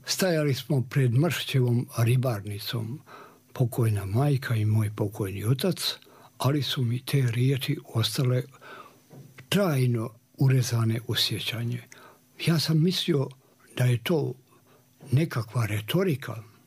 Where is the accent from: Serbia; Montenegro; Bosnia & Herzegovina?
Bosnia & Herzegovina; Banja Luka, Republika Srpska; moved away; Ja sam iz Banja Luke otišao kad je ona brojala 36.000 stanovnika tačno. To je bio mali gradić pregledan u svakom pogledu, a sada je to jedan veliki grad.